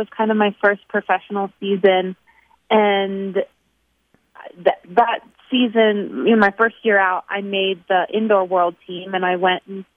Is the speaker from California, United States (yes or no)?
no; Warrenton, Virginia, United States; I grew up in a town about probably an hour southwest of D.C., Warrenton, Virginia.